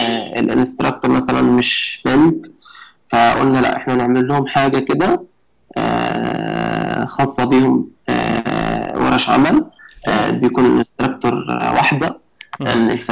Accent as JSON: {"language": "Arabic", "country": "Egypt", "said": "فالعمل التطوعي صعب شويه عندنا في مصر،"}